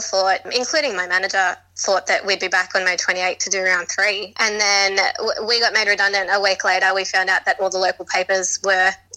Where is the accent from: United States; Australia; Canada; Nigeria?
Australia; Belmore, New South Wales; I grew up in Belmore.